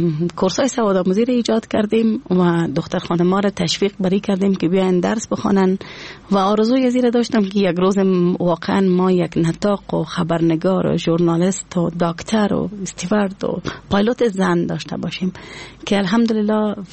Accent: Afghanistan; میتونم بگویم که از افغانستان هستم و همی که بر تمام مردم افغانستان کار میکنم از افغانستان هستم.

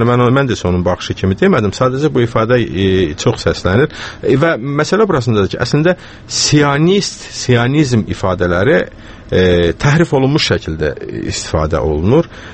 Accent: Quba, Quba District, Azerbaijan; Dedim, yaxşı, mən Azərbaycanlıyam. Dedi, Bakı. Dedim, bəli. Quba. Bəli.

